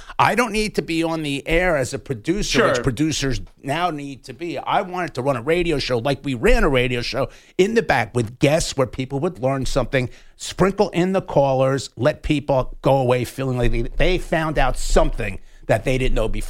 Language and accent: English; Passaic, New Jersey, United States; I used to listen to the Bill Corsair show on WCAU in Philadelphia when I was growing up in Passaic, New Jersey, at 6 years of age to 10 years of age.